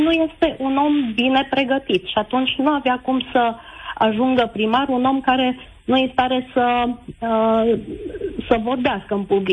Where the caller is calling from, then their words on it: Oradea, Bihor County, Romania; Eu sunt din Oradea.